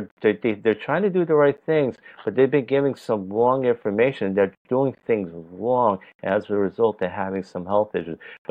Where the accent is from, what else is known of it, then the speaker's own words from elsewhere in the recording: New York, United States; All right, so I grew up in New York. I've lived there all my life.